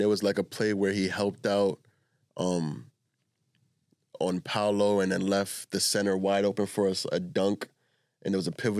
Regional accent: New York City, New York, United States; I'm a New Yorker, right?

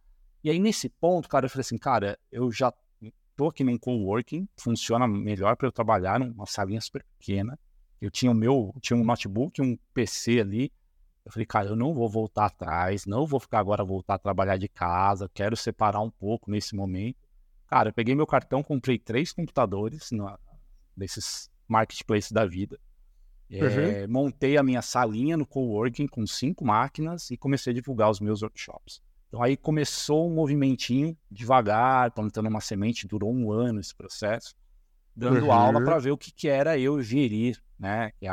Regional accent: São Paulo, Brazil; now in Curitiba, Brazil; Em 2012, eu e minha família, minha esposa, a gente é de São Paulo, capital. Em 2012, a gente mudou aqui para Curitiba, porque a gente tem uma grande parte da família está aqui.

